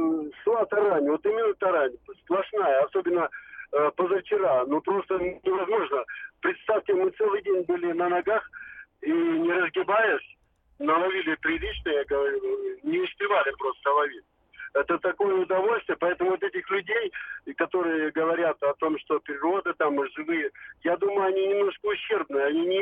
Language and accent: Russian; Armavir, Krasnodar Krai, Russia; Здравствуйте, я из-под Армавира, еду как раз с рыбалки.